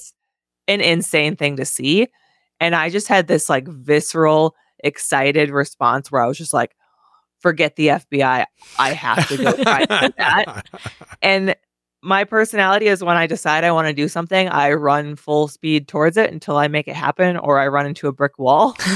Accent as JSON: {"language": "English", "town": "Medford", "region": "Wisconsin", "country": "United States", "tie": "born or raised there", "said": "because I grew up in Medford, Wisconsin, which is only like 2 hours away."}